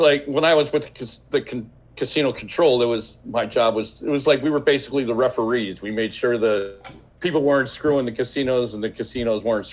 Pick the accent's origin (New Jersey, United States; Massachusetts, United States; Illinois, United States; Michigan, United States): New Jersey, United States; also born or lived in Essex County; I grew up outside of Philadelphia, South Jersey, town called Lakes. It was between Philadelphia and the Jersey Shore. It was nice. And we moved up to Essex County near New York when I was in high school.